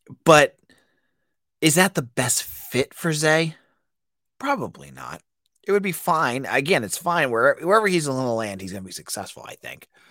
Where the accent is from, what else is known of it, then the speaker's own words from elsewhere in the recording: Massachusetts, United States; Folks, as a New England Patriots fan, if you listen to my voice, you know I'm from Massachusetts. I'm Massachusetts dying through and through.